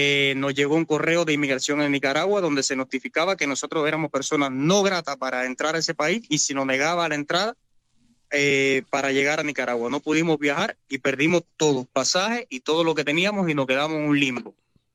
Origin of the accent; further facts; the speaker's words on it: Cuba; moved away; después que salí de Cuba